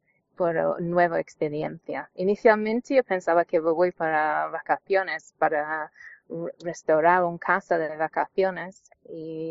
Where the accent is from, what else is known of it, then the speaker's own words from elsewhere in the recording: York, Yorkshire and the Humber, United Kingdom; Spanish is a second language; moved away as an adult; Pues yo vivía en una ciudad en el norte de Inglaterra que se llama York. Que es muy precioso, que todavía echo de menos mi pueblo, pero a veces visita, y yo estaba una profesora en una escuela primaria